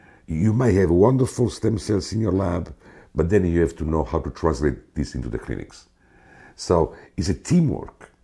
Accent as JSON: {"language": "English", "country": "Italy", "tie": "born or raised there", "second_language": "English", "said": "Of course, I grew up in Italy. I am an MD."}